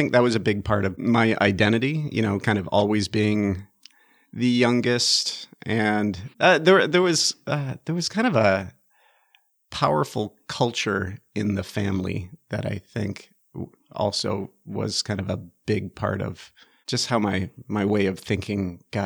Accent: Chicago, Illinois, United States; born there; also born or lived in Minnesota; We moved to Minnesota because of my dad's career. I was born in Chicago. Most of my siblings grew up substantially in and around Chicago.

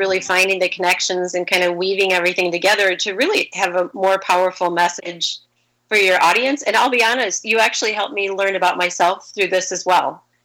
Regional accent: Bloomington, Illinois, United States; So I grew up in central Illinois, in Bloomington, Illinois. And it's kind of funny. I went to college in Bloomington, Indiana. And so when I moved to Minnesota

